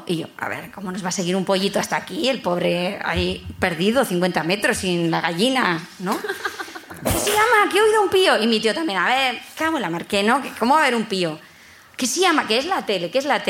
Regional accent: Bilbao, Basque Country, Spain; Sí, sí, soy de Bilbo, yo vengo legal. Yo no vengo de otro municipio.

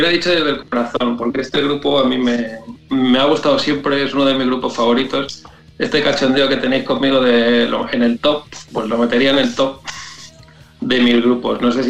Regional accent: Valdepeñas de Jaén, Andalusia, Spain; un día, estando en mi pueblo, en Valdepeñas de Jaén, el auténtico Valdepeñas

